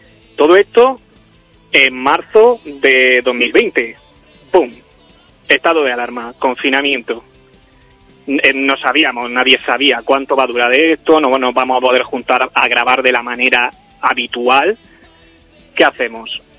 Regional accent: Murcia, Region of Murcia, Spain; nosotros somos de Murcia

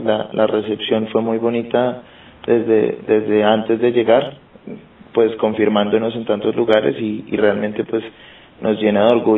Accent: Colombia; born there; pues en Colombia, que es mi país natal

